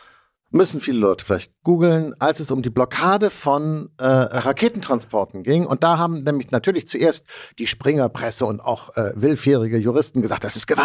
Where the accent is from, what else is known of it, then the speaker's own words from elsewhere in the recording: Hamburg, Germany; Ich komme, wie man merkt, aus Hamburg, ich weiß das alles.